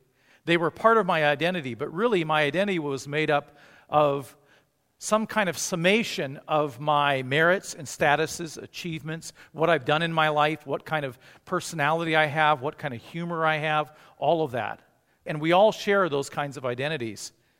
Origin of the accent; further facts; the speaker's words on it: Japan; of you know I grew up in Japan.